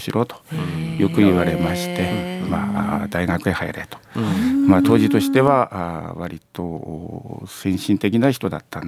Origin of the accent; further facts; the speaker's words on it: Iwaki, Aomori, Japan; born there; 私は今の弘前市ですけども、セリで有名な岩木町一丁田の生まれてございます。